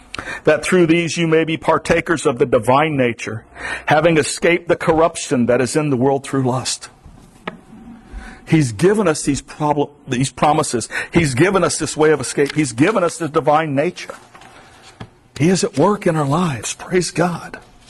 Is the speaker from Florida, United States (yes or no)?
yes; Florida, United States; But I'm from South Florida.